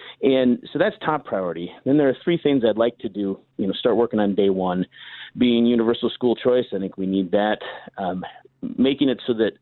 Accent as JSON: {"language": "English", "town": "Eau Claire", "region": "Wisconsin", "country": "United States", "tie": "born or raised there", "lives_now": "Fall Creek, United States", "said": "Well, born and raised in Eau Claire. I live in Fall Creek with my wife and our kids now."}